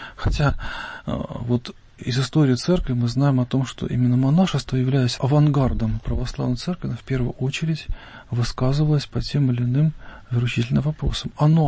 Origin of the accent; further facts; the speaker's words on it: Saint Petersburg, Russia; я хотя приехал из Петербурга, был там воспитан, и воспитание неплохое достаточно получил